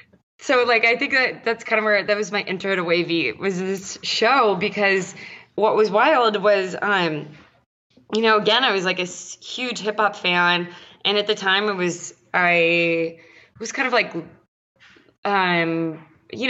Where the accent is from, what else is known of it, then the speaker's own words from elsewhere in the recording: San Diego, California, United States; And the first time I saw him, I remember it was in San Diego. I'm from San Diego and I went to one of those like kind of street festival, or it was called San Diego Street Scene.